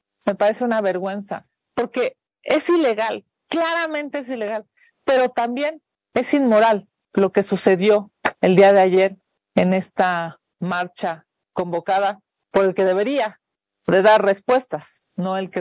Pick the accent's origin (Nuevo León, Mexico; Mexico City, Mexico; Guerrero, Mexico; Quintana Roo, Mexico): Mexico City, Mexico; lo digo como senadora chilanga